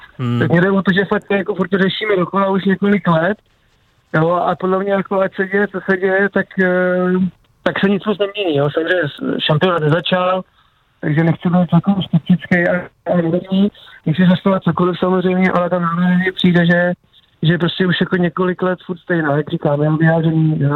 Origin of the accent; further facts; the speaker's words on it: Pardubice, Pardubice Region, Czechia; já jsem teda Pardubák, takže fandím Dynamu